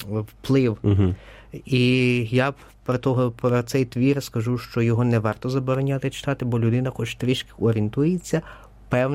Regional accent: Ternopil Oblast, Ukraine; в нас на Тернопілі вже пішла традиція і вже є, що ми от в моєму рідному селі

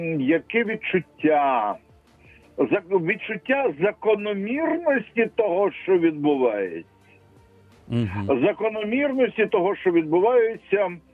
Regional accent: Odesa, Odesa Oblast, Ukraine; я одесит, мій тато моряк

